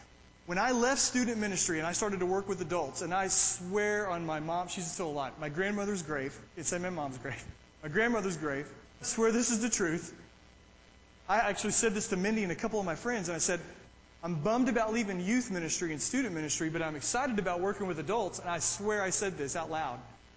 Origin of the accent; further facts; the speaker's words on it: United States; born there; It's not my fault I was born in America. Right? God superintended the fact that I was born here at a particular time in history.